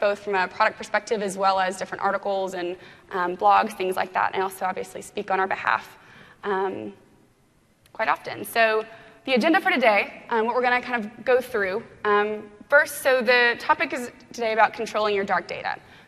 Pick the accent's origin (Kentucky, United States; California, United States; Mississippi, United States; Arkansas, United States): Mississippi, United States; also born or lived in New York; So I'm originally from Mississippi. After that, I went to engineering school, actually, in Manhattan at Cooper Union there, so I was able to hang out in New York for about 9 years